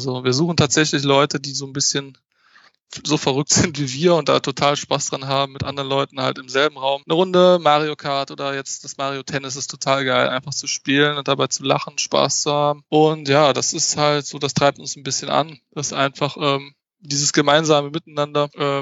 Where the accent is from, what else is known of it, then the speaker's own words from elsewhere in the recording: Mönchengladbach, North Rhine-Westphalia, Germany; Diese feste Location wird auf jeden Fall in Mönchengladbach sein. Das ist meine Heimatstadt. Das ist da, wo ich halt herkomme, wo in der Umgebung, wo halt auch die meisten unserer Mitglieder, sage ich jetzt mal, herkommen. Das ist ja in Nordrhein-Westfalen, in der Nähe von Düsseldorf, wer es nicht weiß.